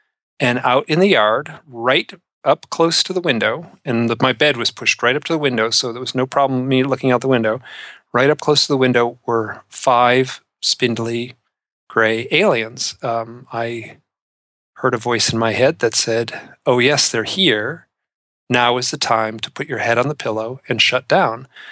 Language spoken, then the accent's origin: English; Michigan, United States; it's a calm, beautiful night in the Midwest. I grew up near Detroit.